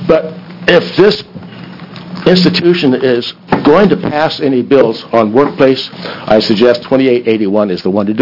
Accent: Williams, Oregon, United States; good morning. I'm … I'm from Williams, Oregon, and I'm here to address specifically 2881 and 3274.

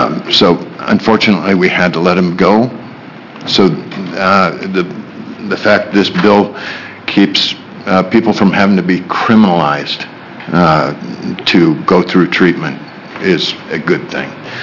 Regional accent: Troutdale, Oregon, United States; I'm here with my wife, Shirley, in the audience. We're from Troutdale, Oregon.

